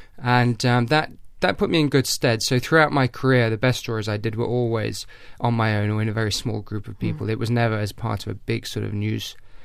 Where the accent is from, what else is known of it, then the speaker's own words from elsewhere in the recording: England, United Kingdom; my father's Hungarian and my mum's Welsh, and I grew up in England, in this country.